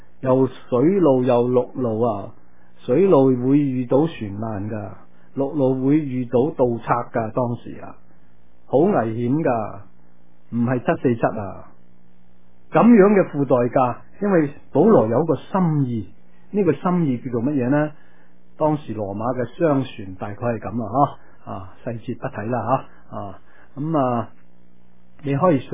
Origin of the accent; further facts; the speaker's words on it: Guangdong, China; 咁或者我哋广东人叫做古叔啊